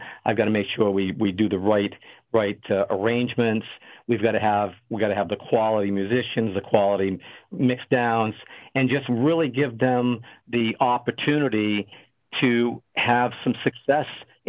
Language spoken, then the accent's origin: English; Madison, Maine, United States; now in Nashville, United States; No, I was born and raised in Madison, Maine, just a little town up there.